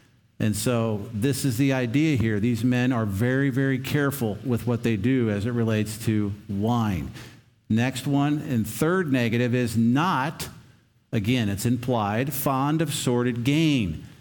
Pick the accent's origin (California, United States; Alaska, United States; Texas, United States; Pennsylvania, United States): Pennsylvania, United States; when we grew up in Pennsylvania, you guys don't have a lot of it here.